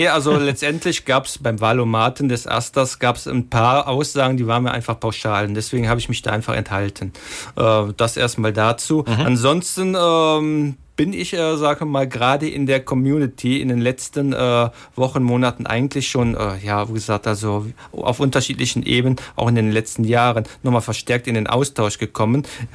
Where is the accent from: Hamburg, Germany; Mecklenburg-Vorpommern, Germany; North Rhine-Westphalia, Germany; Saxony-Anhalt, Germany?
North Rhine-Westphalia, Germany; Aachen; now in Cologne, Germany; Ich komme aus Aachen, wie ich schon gesagt habe, deswegen die Alemannia, mit der bin ich groß geworden.